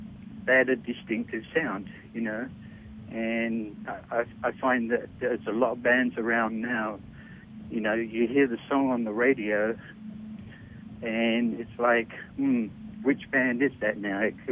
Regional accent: London, United Kingdom; So, it was great growing up in London, you know, and being able to see all those bands

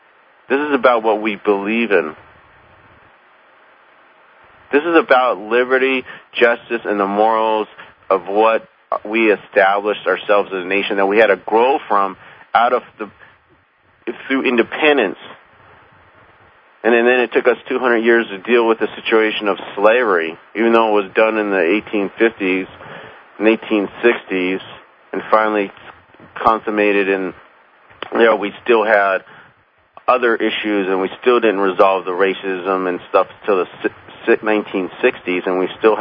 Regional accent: United States; As an American, because I mean, I can disagree with it.

